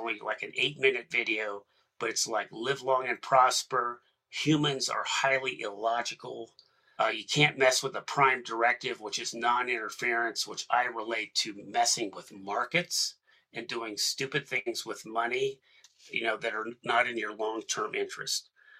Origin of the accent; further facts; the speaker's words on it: Kentucky, United States; Since I'm from Kentucky, a big one is don't eat your seed corn.